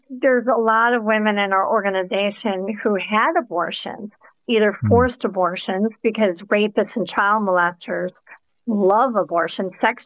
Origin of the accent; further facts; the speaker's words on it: Michigan, United States; I'm from Michigan, where we had never had a rape exception in a single law